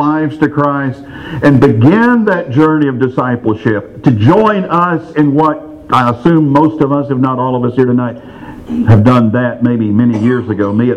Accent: Alabama, United States; growing up in Northeast Alabama.

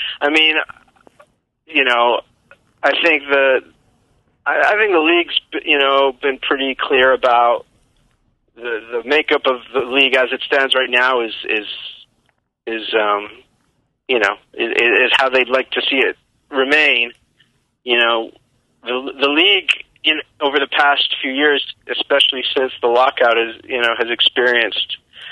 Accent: Montreal, Quebec, Canada; I grew up in Montreal

